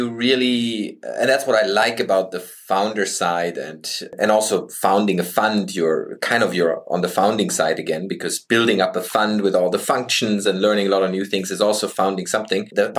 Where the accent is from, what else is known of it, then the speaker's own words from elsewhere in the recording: Freiburg, Baden-Württemberg, Germany; I was brought up in Freiburg. It's my hometown.